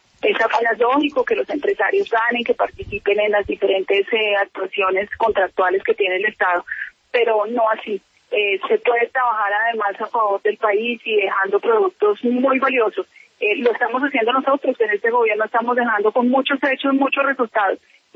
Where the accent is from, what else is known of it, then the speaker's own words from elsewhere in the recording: Colombia; como colombiana en primer lugar y como funcionaria pública que soy ya de hace muchos años